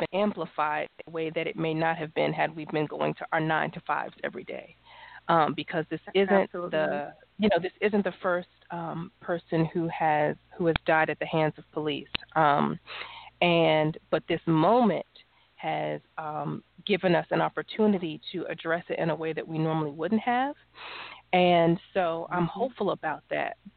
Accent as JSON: {"language": "English", "region": "New York", "country": "United States", "tie": "born or raised there", "also_born_or_lived": "Las Vegas", "said": "I grew up in New York. I went to like a private school for a long time. Then I moved to Las Vegas."}